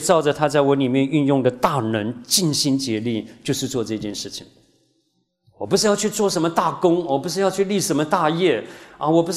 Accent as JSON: {"language": "Chinese", "country": "China", "lives_now": "United States", "said": "包括我们是中国人，到美国寄居，看到两栋楼下来，眼泪都下来"}